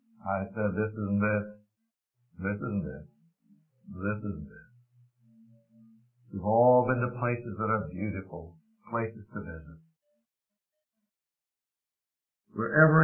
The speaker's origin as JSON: {"language": "English", "country": "Bahamas", "tie": "born there", "said": "I was born in the Bahamas."}